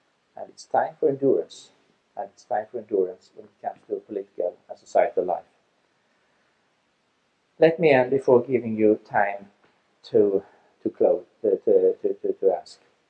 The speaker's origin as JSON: {"language": "English", "country": "Sweden", "said": "is a member and an engaged member in the Christian Democratic Party in my home country of Sweden"}